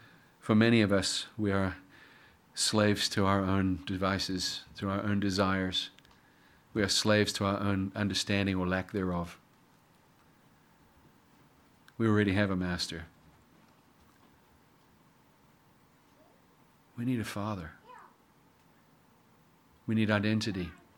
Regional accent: Massachusetts, United States; And we said, we come from Cape Cod.

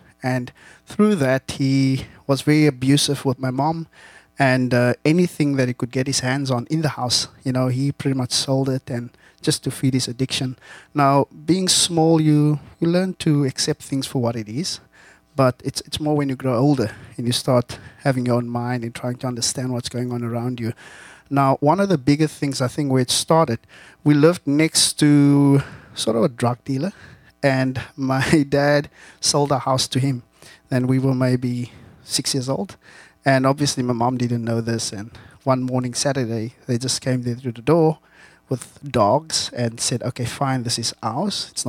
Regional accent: Cape Town, Western Cape, South Africa; born there; I was born in South Africa, in Cape Town, in the 70s, as you can see.

